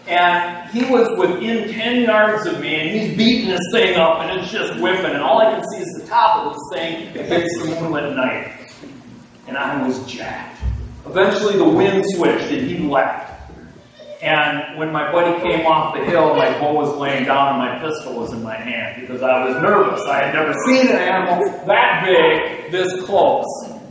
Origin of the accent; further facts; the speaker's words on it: Wisconsin, United States; I grew up in Wisconsin, in northern Wisconsin, hunting whitetails.